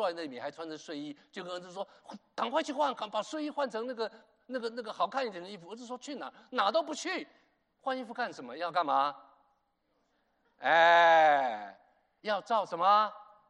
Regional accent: China; 我们中国人

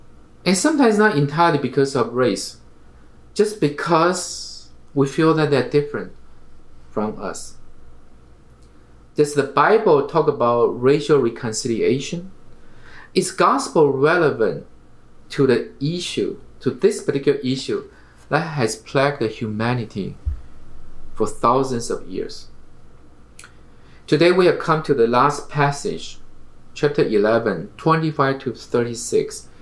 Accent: Taiwan; now in United States; Now, it's funny because I came from Taiwan. And you can call me a Chinese American or Taiwanese American. I can accept both.

